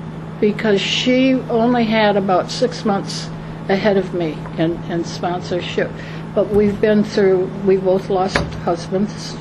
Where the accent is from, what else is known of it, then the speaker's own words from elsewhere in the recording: Detroit, Michigan, United States; moved away; also born or lived in Morristown; I'm a native of Detroit, Michigan, and when I moved, I'm from Morristown, and last year I just moved up by the Delaware Water Gap.